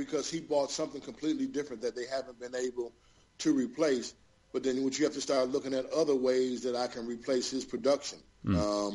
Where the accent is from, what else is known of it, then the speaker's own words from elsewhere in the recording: Buffalo, New York, United States; Well, I mean, I grew up in Buffalo, so I'm from Buffalo. That's my family. Everybody from Buffalo is a Buffalo Bill fan, you know.